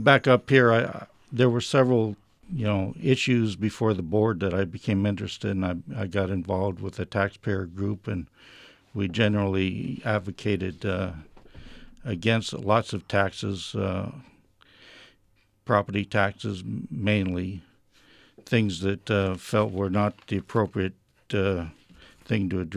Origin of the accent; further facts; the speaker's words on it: Roseland, California, United States; I grew up in the Roseland area outside the city limits in the unincorporated area. I went to school locally.